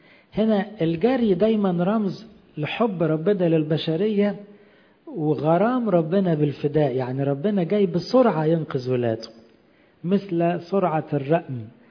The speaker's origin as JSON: {"language": "Arabic", "country": "Egypt", "said": "عشان كده احنا بنفتخر ان احنا مصريين"}